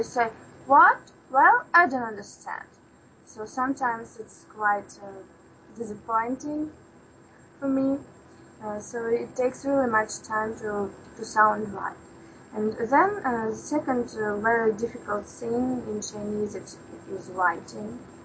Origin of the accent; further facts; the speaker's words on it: Ukraine; English is a second language; I'm from Ukraine … I have a son, I'm 25